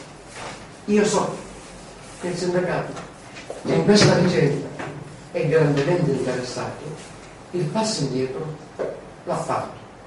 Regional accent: Enna, Sicily, Italy; Nel mio territorio, io provengo da Enna

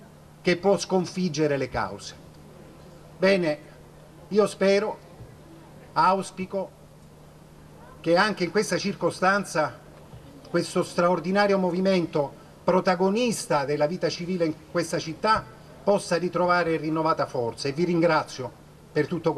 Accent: Palermo, Sicily, Italy; born there; Ne so bene io che in questa città sono nato e che per tante volte mi sono sentito dire, quando mi hanno chiesto: ma lei, tu da dove vieni? Palermo, Sicilia.

